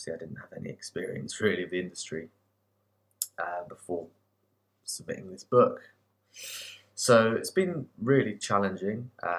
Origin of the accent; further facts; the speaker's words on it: Bicester, South East England, United Kingdom; now in London, United Kingdom; I'm 27 years old. I live in London. I grew up in Bicester in Oxfordshire.